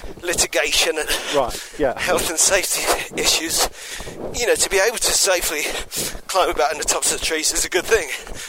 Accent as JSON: {"language": "English", "region": "London", "country": "United Kingdom", "said": "I'm from London."}